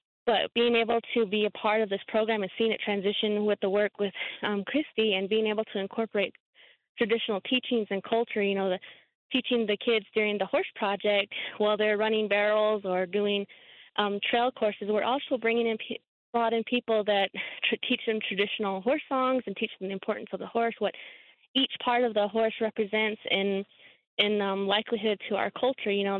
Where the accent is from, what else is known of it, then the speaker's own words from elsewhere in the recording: United States; I grew up in the Navajo Nation 4-H program